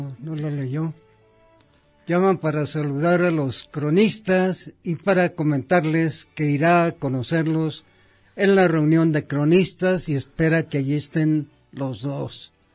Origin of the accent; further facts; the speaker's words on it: Lagos de Moreno, Jalisco, Mexico; de los alrededores de mi tierra, de toda la región, me di cuenta realmente lo que vale Lagos de Moreno